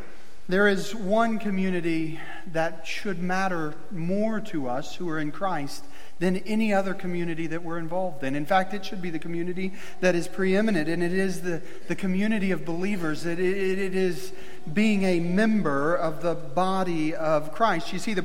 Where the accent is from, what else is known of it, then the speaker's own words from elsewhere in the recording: Missouri, United States; for those of you that don't know, we're from Missouri, the promised land, the state that the rest of the nation gathered around.